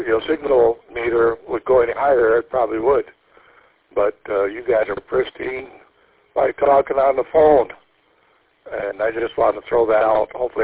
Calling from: Michigan, United States; Of course, I'm not far from Mount Clemens or Peter. I'm in the condo with the attic antenna, as you guys know.

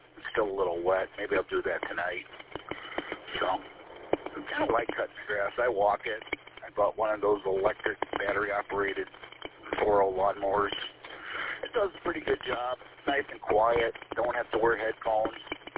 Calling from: New Baltimore, Michigan, United States; Over here in beautiful New Baltimore. I want to get my morning cup of coffee, and then I'm going to the office.

